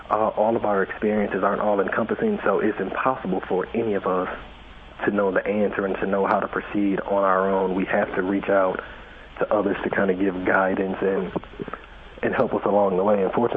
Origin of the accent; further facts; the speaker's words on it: Flint, Michigan, United States; But, you know, they came from even worse situations growing up in Mississippi and Arkansas than we did. So when you consider the two places, Flint wasn't so bad.